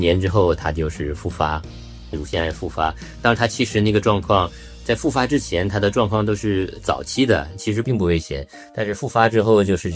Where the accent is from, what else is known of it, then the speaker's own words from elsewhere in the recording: Shenyang, Liaoning, China; 因为我就是我老家在东北沈阳人